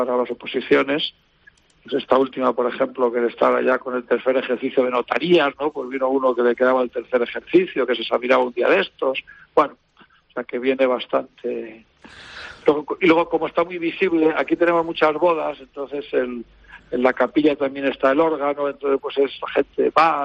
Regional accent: Madrid, Community of Madrid, Spain; now in Valencia, Spain; Soy de Madrid, sí.

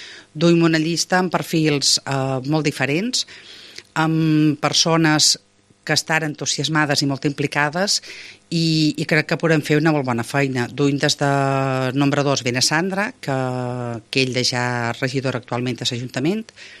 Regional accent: Ciutadella, Balearic Islands, Spain; Que ens hem d'implicar en sa societat i sobretot en Ciutadella, que és ca nostra

